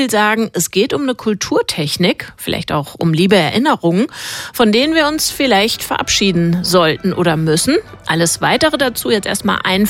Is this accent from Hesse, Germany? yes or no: yes; Hesse, Germany; Da konnte man sogar in Mittelhessen, wo ich herkomme, Skifahren.